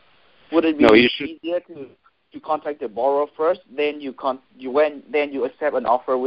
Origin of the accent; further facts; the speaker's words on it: Corpus Christi, Texas, United States; I'm from Corpus Christi.